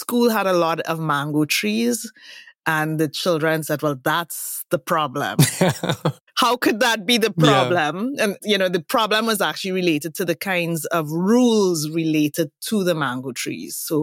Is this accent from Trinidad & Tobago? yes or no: yes; Trinidad & Tobago; So I'm from Trinidad and Tobago, and we have Carnival.